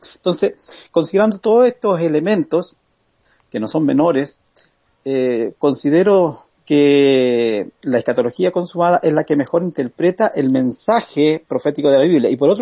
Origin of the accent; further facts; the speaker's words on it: Chile; moved away as an adult; also born or lived in Norway; iglesia muy tradicional de corte pentecostal en Chile, una de las principales iglesias pentecostales en mi país. y con un sistema religioso bastante rígido, bastante legalista. Y bueno, me crié en esa iglesia, me formé, me casé, y a la edad de 26, 27 años viajé a Noruega